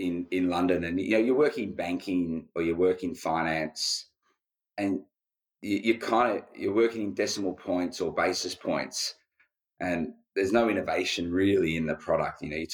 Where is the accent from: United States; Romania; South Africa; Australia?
Australia; As Australians, we're pretty fortunate. You know, Australia's such a beautiful country.